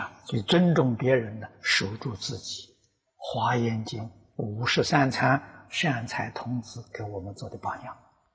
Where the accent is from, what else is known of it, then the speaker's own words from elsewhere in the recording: China; 我们中国人讲嘛，先入为主。